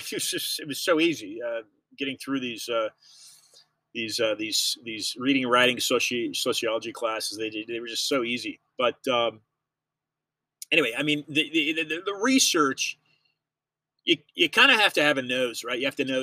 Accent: United States; I'm just a guy, I'm just an American citizen

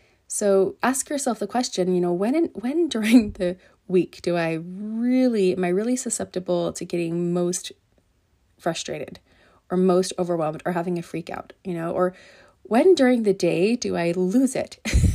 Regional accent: Hawaii, United States; fortunately, I grew up in Hawaii, so the beach was 5 minutes away. I spent a majority of my childhood in the water or just sitting on the shore.

